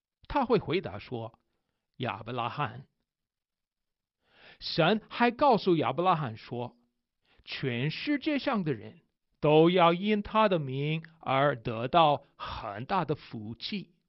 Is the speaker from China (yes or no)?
no; United States; Chinese is a second language; 身为美国人的我，22岁的时候才开始学汉语，对我汉语很难